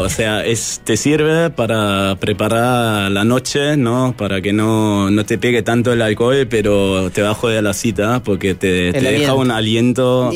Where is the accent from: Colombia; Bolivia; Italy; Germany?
Germany; Cologne, North Rhine-Westphalia; now in Uruguay; y yo tipo, está, pero ya lo tuve en Alemania porque soy de Colonia.